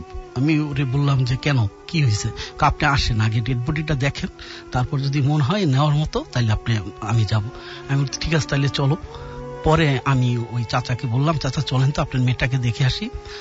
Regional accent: Madaripur, Dhaka Division, Bangladesh; মাদারীপুর থেকে এসেছি।

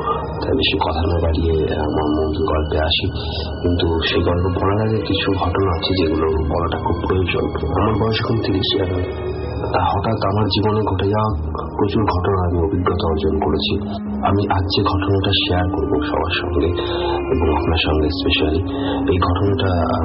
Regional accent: India; আর আমি পড়াশোনার সূত্রে ছোটবেলা থেকে ইন্ডিয়াতে বড় হয়েছি।

